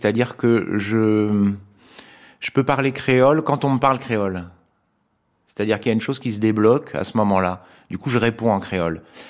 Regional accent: Lyon, Auvergne-Rhône-Alpes, France; also born or lived in Martinique; Enfin, je suis né à Lyon, j'ai grandi à Lyon, je suis parti en Martinique, je suis revenu. J'ai vécu 2 ans là-bas aussi.

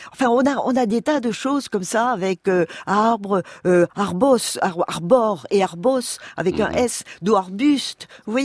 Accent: Tunisia; born there; parce que je suis née en Tunisie et que je suis née sous les oliviers, si j'ose dire.

